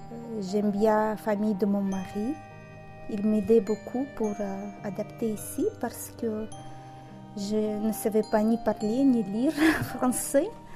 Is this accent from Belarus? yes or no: yes; Belarus; French is a second language; now in France; je suis venue en France de Biélorussie. C'est un pays l'Est qui est assez loin de France. Je suis mariée avec un Breton.